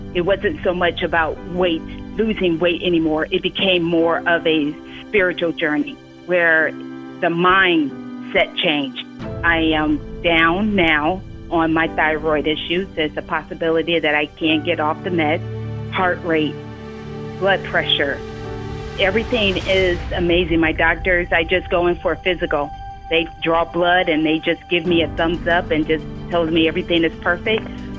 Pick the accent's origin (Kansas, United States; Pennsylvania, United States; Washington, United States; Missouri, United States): Kansas, United States; Overland Park; I am from Overland Park, Kansas, and I have been with TaylorMade for 5 years.